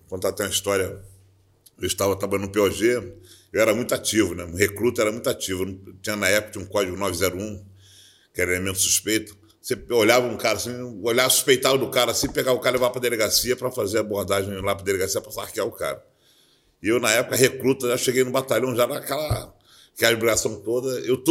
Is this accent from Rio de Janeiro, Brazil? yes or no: yes; Magé, Rio de Janeiro, Brazil; Me trouxe lá da minha cidade de Magé.